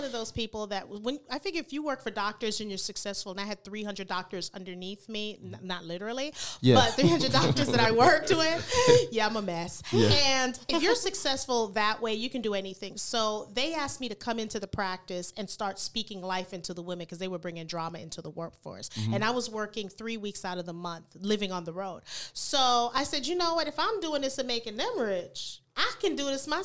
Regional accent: New York, United States; I'm arguing with them because New York and I'm from New York and all that kind of stuff.

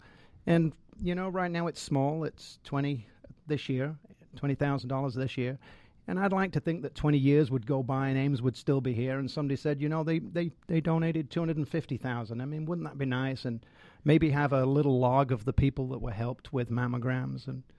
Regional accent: Manchester, North West England, United Kingdom; No, I'm from Manchester, England.

